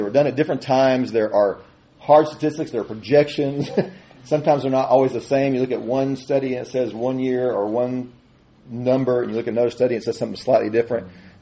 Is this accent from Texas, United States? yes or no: yes; Fort Worth, Texas, United States; I grew up in Fort Worth, Texas, graduated from Texas A&M.